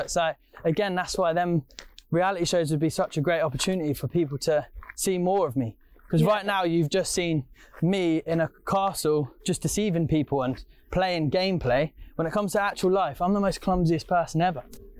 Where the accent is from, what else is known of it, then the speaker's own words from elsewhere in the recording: the north of England, United Kingdom; accent: northern; Don't quote my northern accent, by the way, I'm sorry.